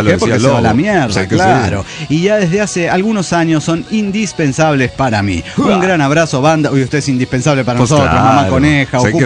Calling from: Zacualpan, Veracruz, Mexico; Saludos de la … de Zacualpan, Veracruz.

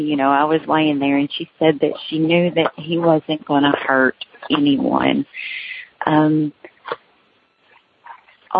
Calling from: Kentucky, United States; I am calling from Kentucky. This is my third time calling in.

